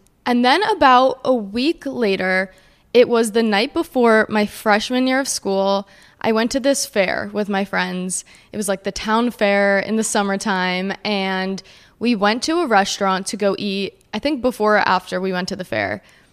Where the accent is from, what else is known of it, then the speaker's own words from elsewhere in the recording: New Jersey, United States; I grew up in New Jersey and my stepmom goes to this hair salon in the city.